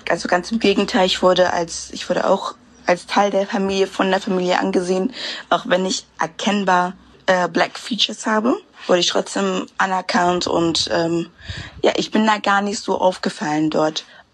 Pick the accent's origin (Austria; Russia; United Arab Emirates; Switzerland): United Arab Emirates; Dubai; German is a second language; now in Germany; habe ich mich als Emirati vorgestellt. Das war auch auf meinem Pass steht, mein Nachname, mein Geburtsort, Dubai.